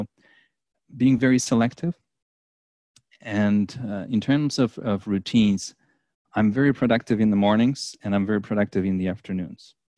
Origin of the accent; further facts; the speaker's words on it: Poland; English is a second language; moved away as an adult; also born or lived in Paris; now in New York, United States; I grew up in Poland in the 80s. I moved to New York when I was in my 20s. I lived in Paris for a while.